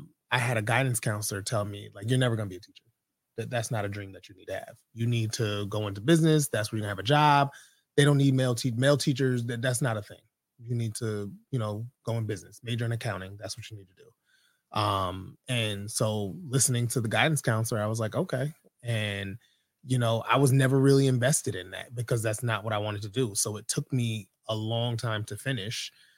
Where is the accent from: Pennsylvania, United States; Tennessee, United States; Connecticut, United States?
Connecticut, United States; Hamden; also born or lived in New Haven; So I was born in New Haven. So I lived in the Hill briefly, maybe till like first, second grade. And then we moved to Hamden, and I spent most of my, all of my, you know, K-12 years in Hamden schools.